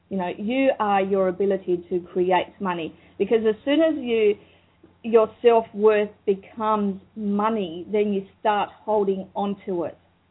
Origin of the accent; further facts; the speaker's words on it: Cyprus; now in Australia; I was a refugee from Cyprus. So there was a war in Cyprus in 1974, and my parents lost absolutely everything. So we came to Australia, sponsored to come to Australia, as refugees with only a suitcase and $200 in cash.